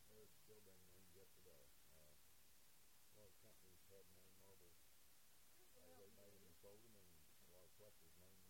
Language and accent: English; Jackson County, West Virginia, United States; now in Parkersburg, United States; I was born in Parkersburg and grew up in Jackson County, Shreveport Road. And once I got into college, I moved to Parkersburg area and been pretty much there ever since.